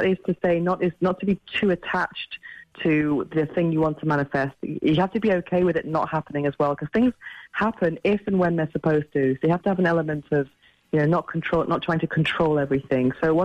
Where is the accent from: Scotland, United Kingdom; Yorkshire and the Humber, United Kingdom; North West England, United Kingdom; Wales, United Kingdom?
North West England, United Kingdom; Manchester; born there; I was born in Manchester, but my family is 100% Irish. So I know about the Catholic guilt